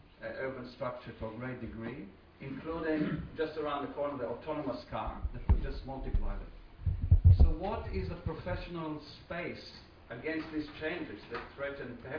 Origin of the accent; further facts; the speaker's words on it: Be'er Sheva, Southern District, Israel; from Be'er Sheva in Israel, and here on sabbatical for a year.